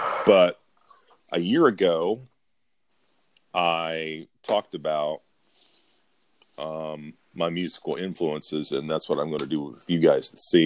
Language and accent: English; Anderson, Indiana, United States; But growing up in Anderson, Indiana, I listened to the radio.